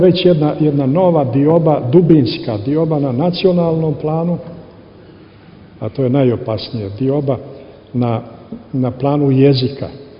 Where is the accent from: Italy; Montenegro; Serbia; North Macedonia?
Montenegro; ja sam Crnogorac, sigurno rođen sam u Crnoj Gori, svi moji preci